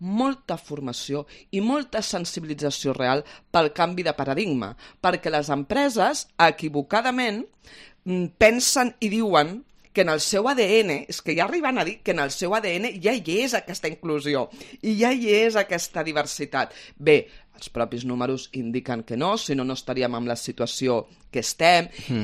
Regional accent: Catalonia, Spain; jo sóc catalana

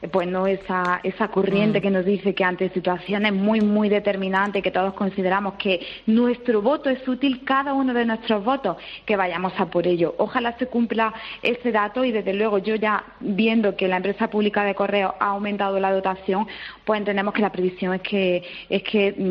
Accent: Bailén, Andalusia, Spain; yo además soy del sur de Andalucía, una ciudad que es Bailén, donde rozamos los 40 y tantos grados de temperatura

